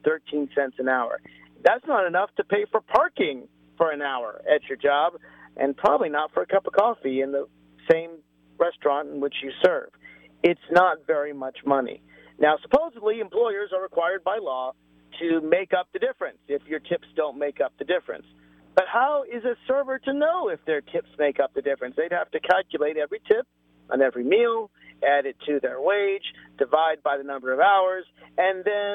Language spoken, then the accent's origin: English; Virginia, United States; along with my home state of Virginia, most of them in the South, most of them those red states.